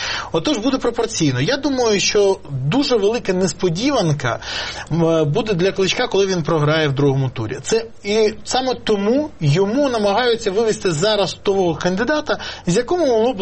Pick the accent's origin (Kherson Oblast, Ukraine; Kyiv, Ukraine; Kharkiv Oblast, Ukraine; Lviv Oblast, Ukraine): Kyiv, Ukraine; Я корінний киянин. Я тут народився. Тут народились мої діти. Тут народились мої батьки.